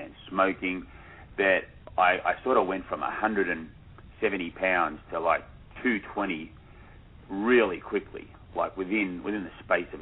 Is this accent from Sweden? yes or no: no; Sydney, New South Wales, Australia; born there; I was born in the late '60s in Australia, and as you can tell by my accent, I was born in Sydney to a very middle class family.